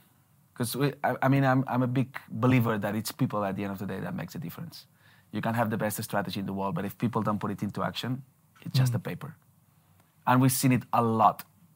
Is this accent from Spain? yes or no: yes; Barcelona, Catalonia, Spain; moved away as an adult; also born or lived in Canada / Australia / London; I'm from Barcelona, originally. And I was the first 20 years of my life living there. Then I went abroad and I never came back. First it was Canada, then Australia, then London, now here.